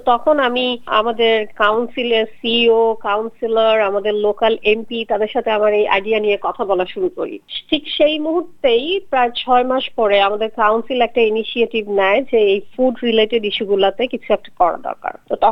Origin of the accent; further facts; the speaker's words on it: Bangladesh; moved away; আমি বাংলাদেশ থেকে এসেছি